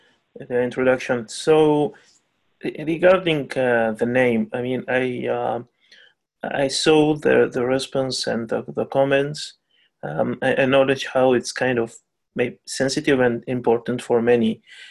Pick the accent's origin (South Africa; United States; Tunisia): Tunisia; I'm from Tunisia